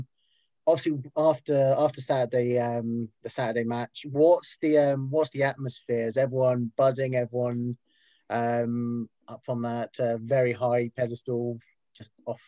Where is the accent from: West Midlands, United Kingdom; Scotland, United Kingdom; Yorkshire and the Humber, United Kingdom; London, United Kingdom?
London, United Kingdom; born there; now in Poole, United Kingdom; I just say South Coast. I'm actually South from Coast. I live in Poole, but I was born in East London.